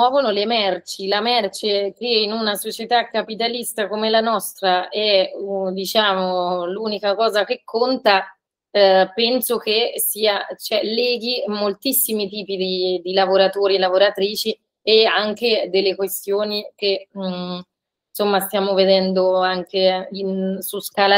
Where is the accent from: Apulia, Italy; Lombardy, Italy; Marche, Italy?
Marche, Italy; Io poi sono delle Marche, non sono del Nord Italia e mi sembra di capire neanche voi dall'accento.